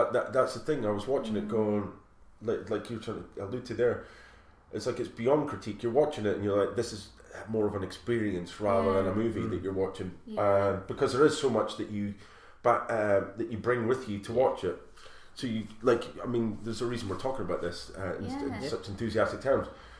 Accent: Edinburgh, Scotland, United Kingdom; I'm from Edinburgh.

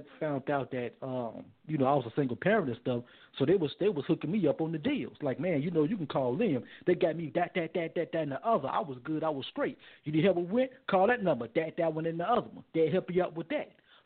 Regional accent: Chicago, Illinois, United States; The Sunday church people, I'm from Chicago. Every block you go on, you go see churches.

